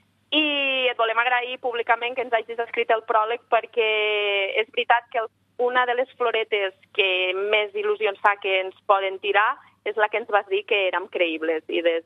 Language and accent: Catalan; Lleida, Catalonia, Spain; I a les Terres de Lleida, jo que sóc de Lleida, també en tenim molts.